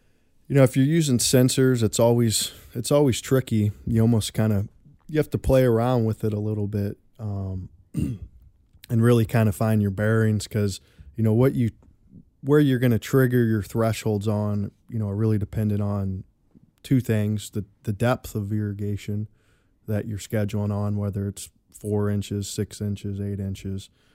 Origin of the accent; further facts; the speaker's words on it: Missouri, United States; now in Mississippi, United States; I grew up in Missouri and went to school at University of Missouri. So you're probably maybe wondering how I got into peanuts being from Missouri.